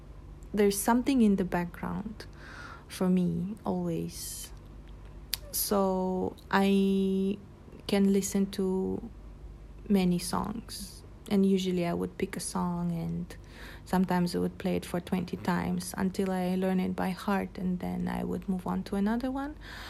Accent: Ukraine; English is a second language; So I already basically revealed that I am from Ukraine. I'm Ukrainian, and I speak Russian and Ukrainian.

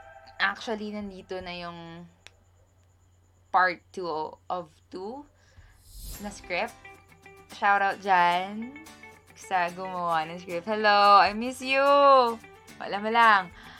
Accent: Bacolod, Western Visayas, Philippines; Pero, as I've said before, I'm from Bacolod City. Yes, can be found in Region 6, Negros Occidental.

